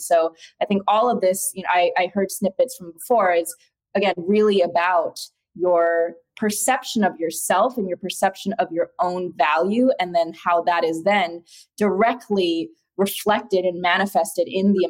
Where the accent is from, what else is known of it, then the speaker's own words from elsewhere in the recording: Madison, Wisconsin, United States; born there; I mean, I was born in Madison, Wisconsin.